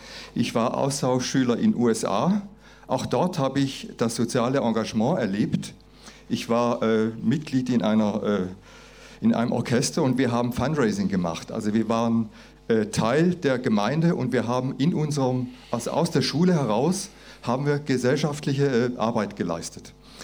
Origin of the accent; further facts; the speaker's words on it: Switzerland; Ich bin in der Schweiz aufgewachsen. Ich bin mit der direkten Demokratie aufgewachsen.